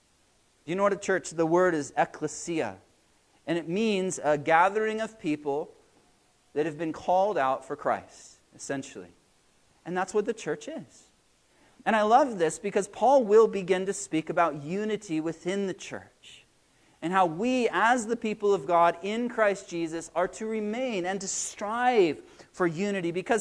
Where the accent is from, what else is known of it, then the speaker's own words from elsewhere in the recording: United States; Where else are we from? I'm from America.